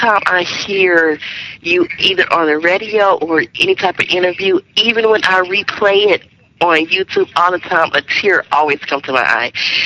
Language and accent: English; New York, United States; don't you know that they planned this guy all the way from my hometown in New York?